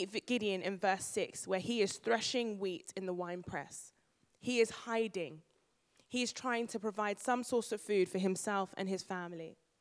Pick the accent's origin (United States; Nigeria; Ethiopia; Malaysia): Nigeria; Yeah, and I'm Nigerian, so I respect my elders.